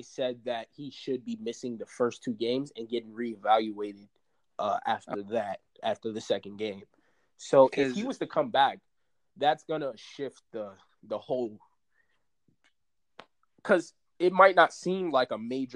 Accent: Chicago, Illinois, United States; I'm also a Bulls fan because I'm from Chicago.

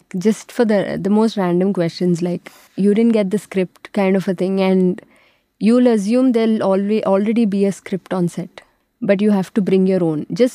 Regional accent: Nizamabad, Telangana, India; So that happens to be my hometown, and it got things a little more simpler for me because I have relatives there

